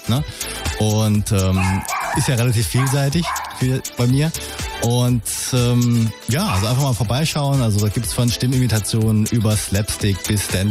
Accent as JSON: {"language": "German", "region": "Saarland", "country": "Germany", "tie": "born or raised there", "also_born_or_lived": "Swabia", "said": "aber wohne im Saarland, auch dort aufgewachsen."}